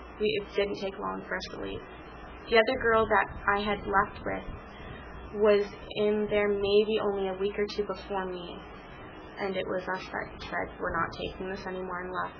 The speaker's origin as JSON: {"language": "English", "town": "Toronto", "region": "Ontario", "country": "Canada", "said": "this was Keswick I was in, and I'm from Toronto."}